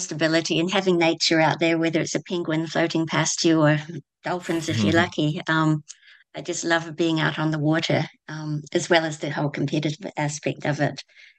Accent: Christchurch, Canterbury, New Zealand; I grew up in Christchurch and it was really lucky where we lived in Redcliffs.

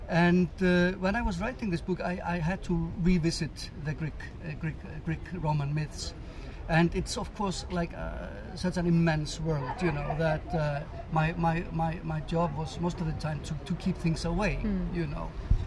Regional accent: Iceland; Well, I'm from an island. I'm from Iceland. And when you grow up there in the north of the Atlantic

